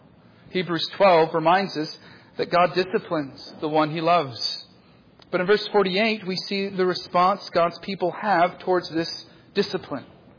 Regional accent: United States; I look and I act like the country I'm from, and the world knows I'm an American.

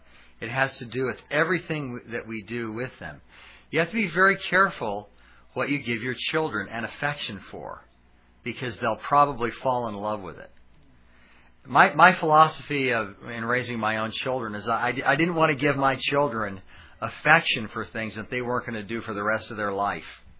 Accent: Alaska, United States; born or raised there

